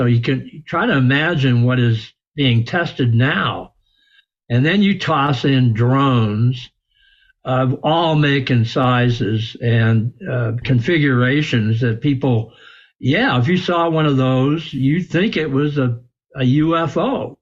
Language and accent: English; San Diego, California, United States; I grew up in San Diego